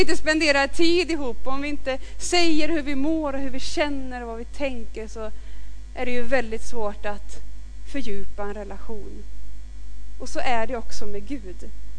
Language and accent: Swedish; Norrköping, Östergötland, Sweden; Jag kommer inte från Donsö som det lät, utan jag kommer ifrån Norrköping från början. Och det är nästan svårt att säga det utan att det hörs. Norrköping kommer jag ifrån.